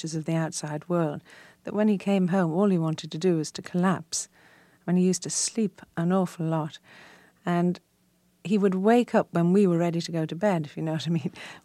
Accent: Liverpool, North West England, United Kingdom; a Liverpool girl trying to emulate that sort of style was something else. I mean, I couldn't change my accent to French

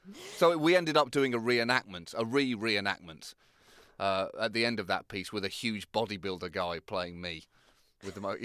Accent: United Kingdom; I, as a British person, let me tell you what tyranny really was back then, because my people did it to you.

